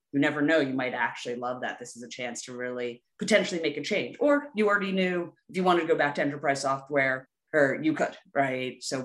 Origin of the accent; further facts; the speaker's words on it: Washington, District of Columbia, United States; I grew up in Washington, D.C.